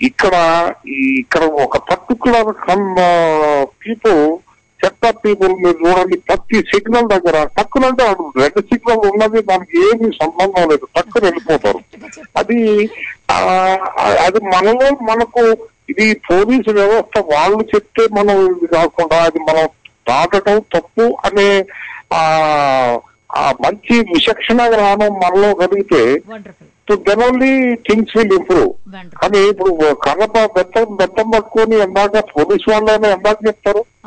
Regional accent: Hyderabad, Telangana, India; నేను హైదరాబాద్ నుంచి అండి.

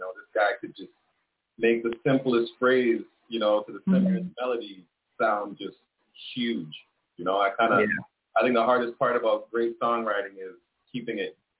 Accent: Toronto, Ontario, Canada; born there; I was born here, but my parents were born in Jamaica, so.

